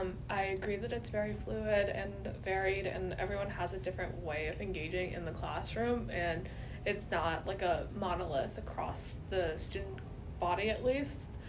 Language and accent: English; Pakistan; now in Alexandria, United States; I live in Alexandria, Virginia, but originally born and raised in Pakistan.